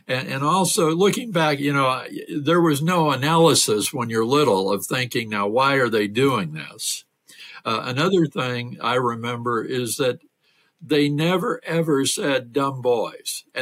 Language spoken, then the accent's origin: English; South Dakota, United States; I grew up in the Deep South, the southern part of South Dakota. And my dad always said we were from the Deep South.